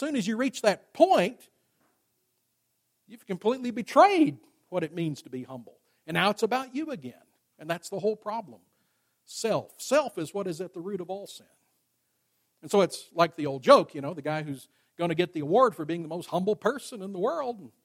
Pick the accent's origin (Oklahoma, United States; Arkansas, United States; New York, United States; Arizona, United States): Arkansas, United States; I grew up in Arkansas. And in the summertime, out in the country